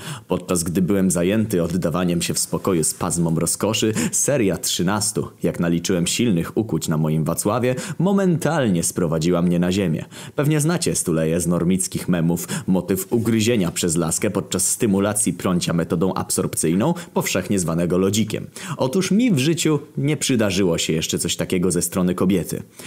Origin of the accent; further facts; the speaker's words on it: Wrocław, Lower Silesian Voivodeship, Poland; bo jestem z Wrocławia, a Dolny Śląsk to wcale nie jest prawdziwy Śląsk